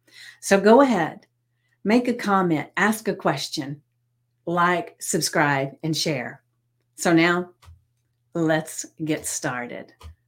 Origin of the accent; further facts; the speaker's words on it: the South, United States; accent: Southern; You know, like I said before, you know, I'm from the South, so I can go all over the United States or in another country. And first thing they say is you're Southern